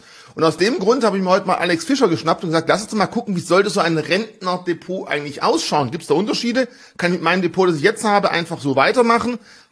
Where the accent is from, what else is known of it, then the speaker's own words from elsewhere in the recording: Baden-Württemberg, Germany; als Schwabe, ich habe auch ein Haus gebaut